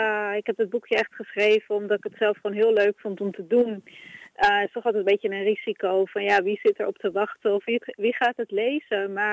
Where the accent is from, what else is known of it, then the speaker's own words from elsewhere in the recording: Amsterdam, North Holland, Netherlands; Ik ben dan opgegroeid in de Watergasmeer en ik heb kort in de Baarsjes gewoond en in de Pijp. En daarna toch weer teruggegaan naar Oost en dan de Indische buurt.